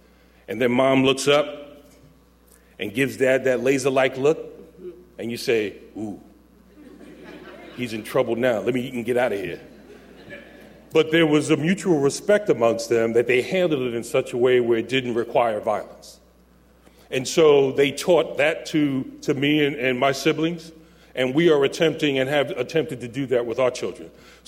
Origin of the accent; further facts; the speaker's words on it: Brooklyn, New York, United States; As a teenager growing up in Brooklyn, New York